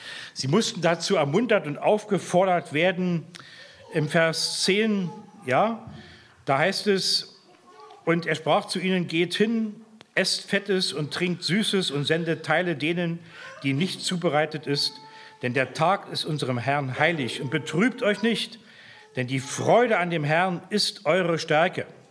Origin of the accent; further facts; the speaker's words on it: Germany; spart euch Englisch, ja, wir sind Deutsche, wir haben eine schöne Muttersprache, ja.